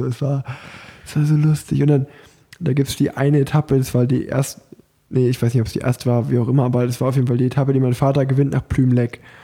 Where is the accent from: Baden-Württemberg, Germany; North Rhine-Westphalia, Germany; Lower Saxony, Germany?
North Rhine-Westphalia, Germany; Unna; ich komme aus Unna